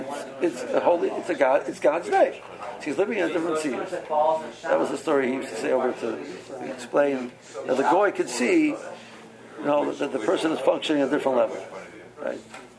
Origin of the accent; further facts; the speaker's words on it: Cleveland, Ohio, United States; I'm from Cleveland